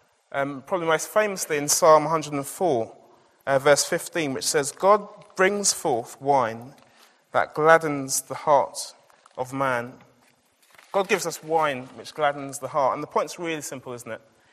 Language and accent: English; Scotland, United Kingdom; born there; I was born in Scotland